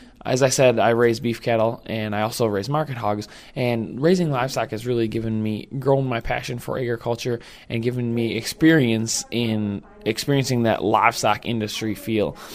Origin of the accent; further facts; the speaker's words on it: Spencer, Wisconsin, United States; Well, I grew up in Spencer, Wisconsin, just like you said